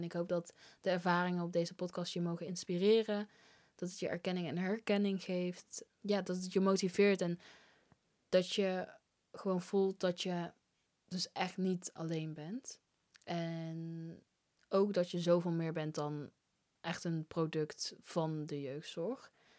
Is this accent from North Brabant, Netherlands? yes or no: yes; North Brabant, Netherlands; Wij zijn allemaal, alle drie komen we uit Brabant.